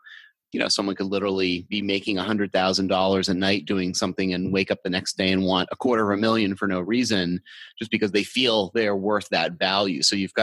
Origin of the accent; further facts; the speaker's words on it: East Coast, United States; also born or lived in Los Angeles; now in Phoenix, United States; So I grew up on the East Coast. I was in Los Angeles for about 20 years. I'm currently in Phoenix, Arizona